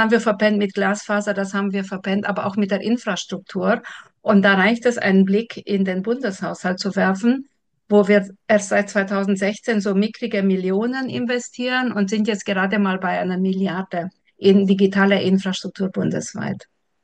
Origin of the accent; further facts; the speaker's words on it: Transylvania, Romania; now in Germany; Ich komme ja aus Siebenbürgen. Ich habe in den 70er Jahren ein Informatikgymnasium besucht.